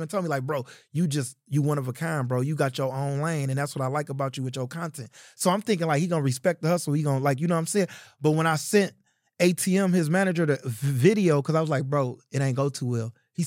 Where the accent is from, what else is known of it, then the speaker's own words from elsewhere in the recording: Detroit, Michigan, United States; Because I got tough skin. I'm from Detroit, Michigan, and I know how to fake it till I make it.